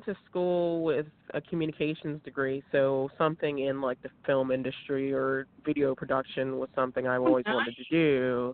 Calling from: Pittsburgh, Pennsylvania, United States; I'm calling from actually Pittsburgh.

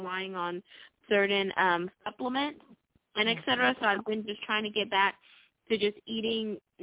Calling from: Texas, United States; I'm calling in from Texas.

